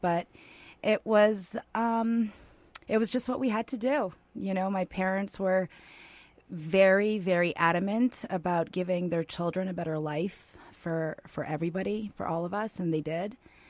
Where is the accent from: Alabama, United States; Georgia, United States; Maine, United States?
Maine, United States; Portland; also born or lived in Falmouth; So, yes, growing up in Portland and transforming into Falmouth and watching my parents do what they did